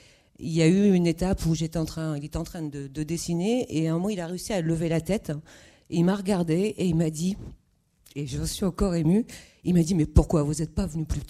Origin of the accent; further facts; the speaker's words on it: Niort, Nouvelle-Aquitaine, France; Bonjour, moi je viens de Niort